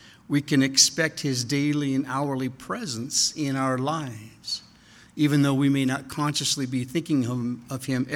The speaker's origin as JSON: {"language": "English", "town": "Brooklyn", "region": "New York", "country": "United States", "said": "I'm from Brooklyn, what can I say?"}